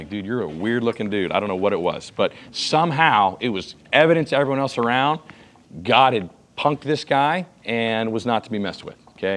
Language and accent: English; Texas, United States; And that church is literally 2 hours from my hometown. In deep East Texas.